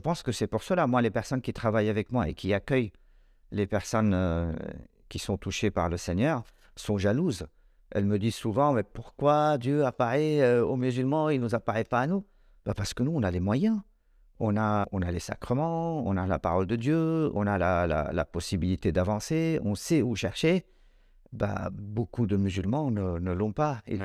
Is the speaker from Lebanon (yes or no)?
yes; Lebanon; Parce que je suis Libanais